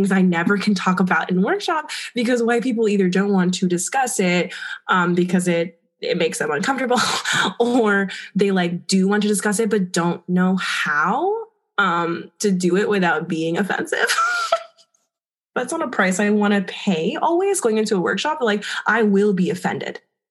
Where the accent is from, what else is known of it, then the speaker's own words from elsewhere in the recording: Puerto Rico; born there; also born or lived in Miami, United States; So I was born in Puerto Rico. My sister was born in Miami. My parents were both born in Dominican Republic.